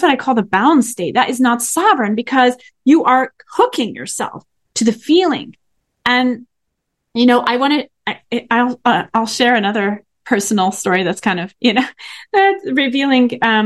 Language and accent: English; Paris, Île-de-France, France; So growing up in Paris sounds glamorous, but at least when I grew up there